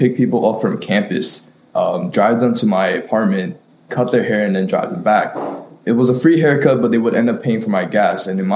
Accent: Brooklyn, New York, United States; I grew up in Brooklyn, and having like a fresh fade and haircut was ideal to have.

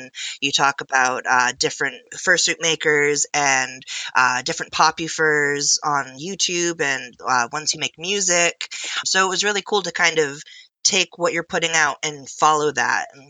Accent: Northeast, United States; Originally, I'm not from the Northwest. I'm actually from the Northeast, opposite side.

